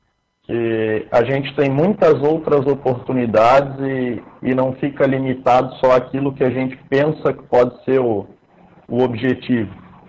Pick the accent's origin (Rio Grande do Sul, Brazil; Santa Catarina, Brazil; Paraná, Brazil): Santa Catarina, Brazil; Itajaí; Eu sou da região de Itajaí, Santa Catarina, né, litoral norte catarinense